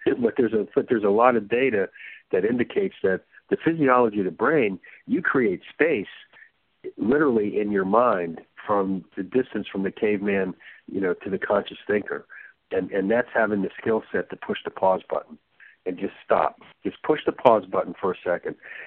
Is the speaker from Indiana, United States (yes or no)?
no; New Jersey, United States; Because I grew up in New Jersey, and because of baseball, you know, baseball had, you know, Jackie Robinson had already been in.